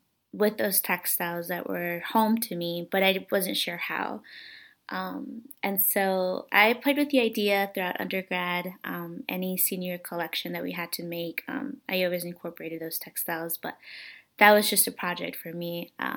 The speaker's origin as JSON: {"language": "English", "region": "North Carolina", "country": "United States", "tie": "born or raised there", "also_born_or_lived": "El Salvador", "said": "So I was born in El Salvador, but I've been raised in North Carolina my entire life."}